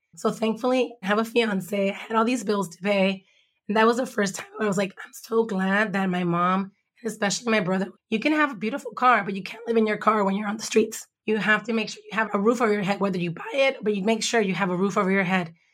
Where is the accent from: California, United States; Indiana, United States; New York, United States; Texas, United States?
California, United States; Los Angeles; I grew up in Watts, born in East LA. My dad moved. We bought a house in Watts. And we moved to Watts in 84